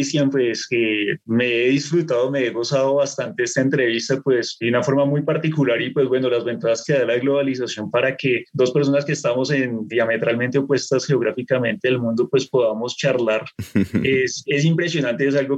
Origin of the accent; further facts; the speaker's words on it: Colombia; Como historiador, pensaría que es difícil reconocerlo uno porque soy ciudadano colombiano